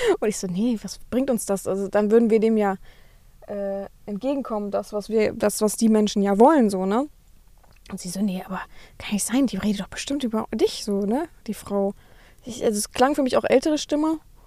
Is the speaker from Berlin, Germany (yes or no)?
yes; Berlin, Germany; das ist ja nun mal meine alte Heimat. Und ihr dürft euch nicht Berlin vorstellen, nicht Innenstadt, sondern schon sehr Randgebiet, ne?